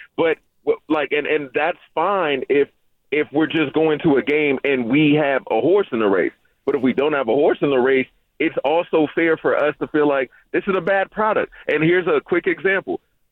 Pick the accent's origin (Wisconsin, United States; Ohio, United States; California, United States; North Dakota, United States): California, United States; And maybe it's because I'm from Hunters Point. I played ball there. I learned how to play.